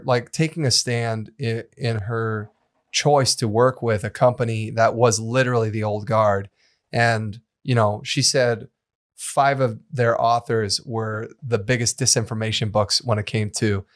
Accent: United States; And as an American, I was like, well, we got that fucking box checked.

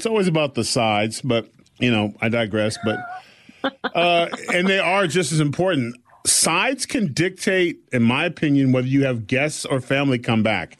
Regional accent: California, United States; Like I'm from California. Like I've been up there.

